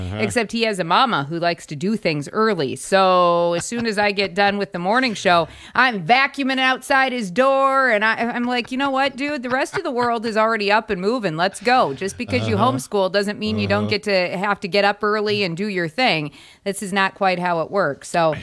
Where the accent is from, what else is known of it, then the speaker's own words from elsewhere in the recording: Midwest, United States; just being a Midwesterner, hardy ones at that, because, well, we live in Wisconsin